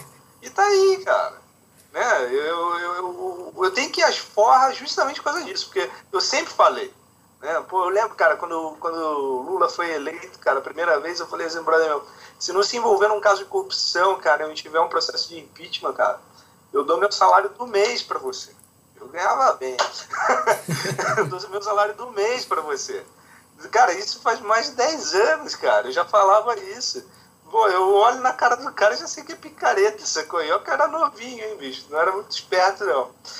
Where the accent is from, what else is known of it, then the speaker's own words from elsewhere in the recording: Rio de Janeiro, Brazil; se bem que eu sou carioca, Rio de Janeiro é uma porcaria tão boa quanto